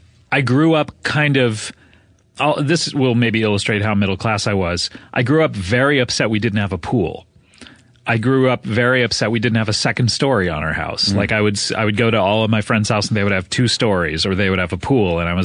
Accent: California, United States; Growing up in Orange County, for your listeners, it is kind of a rich pocket of California. It's a little bit south of Los Angeles

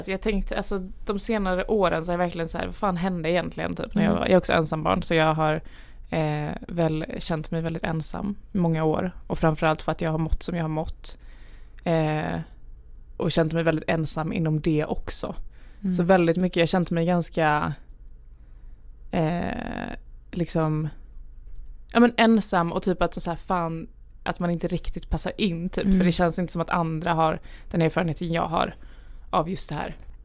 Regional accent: Lund, Skåne, Sweden; also born or lived in Gävle; jag är född i Gävle. Mina föräldrar är från Gävle. Och uppvuxna i Gävle. Och sen när jag var typ 5 år tror jag, flyttade vi ner till Lund. Så mina föräldrar har ju verkligen inte skånskan.

